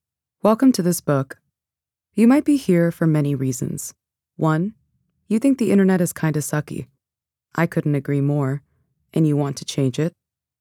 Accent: Arlington Heights, Illinois, United States; I'm originally from Illinois. I was born in Arlington Heights, which is a city in the suburbs of Chicago.

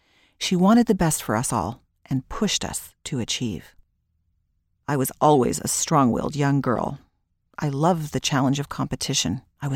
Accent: Kingston, Ontario, Canada; I grew up in Kingston, Ontario, Canada, with three siblings, one sister and two brothers.

